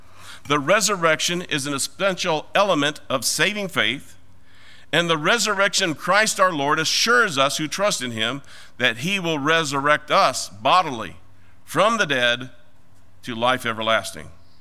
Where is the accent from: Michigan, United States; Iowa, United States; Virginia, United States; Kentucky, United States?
Iowa, United States; I'm an Iowa boy. I grew up on the Mississippi just across from Illinois.